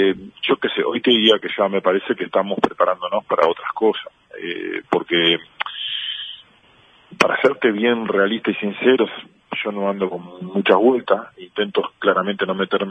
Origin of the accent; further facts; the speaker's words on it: Uruguay; somos muchos los uruguayos que estamos pendientes